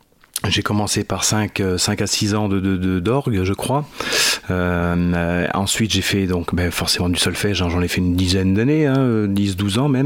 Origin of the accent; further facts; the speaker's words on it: Tonnay-Charente, Nouvelle-Aquitaine, France; Alors moi je viens à côté de La Rochelle. Une petite ville à côté de La Rochelle, mais initialement je suis de Tonnet-Charente.